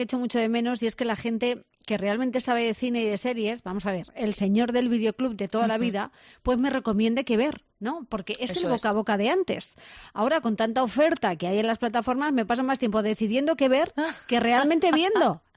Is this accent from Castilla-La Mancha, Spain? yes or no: yes; Castilla-La Mancha, Spain; Yo aquí tengo que barrer para mi tierra, ¿eh? La ruta manchega del queso, que es una maravilla